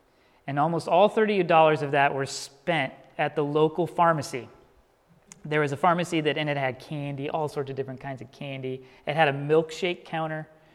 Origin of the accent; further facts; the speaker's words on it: Dayton, Ohio, United States; I grew up in Dayton, and so once a month we would make the trek from Dayton all the way to South Bend